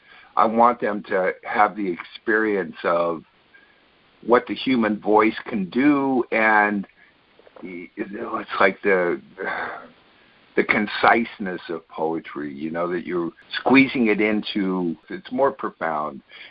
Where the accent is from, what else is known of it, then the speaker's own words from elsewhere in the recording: California, United States; I mean, I grew up in the Bay Area, and, you know, so poetry was a big part in the 50s and 60s. I mean, I was born in 48